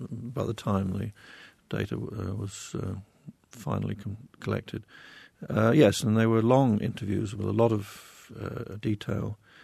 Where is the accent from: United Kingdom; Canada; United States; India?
United Kingdom; England; As an Englishman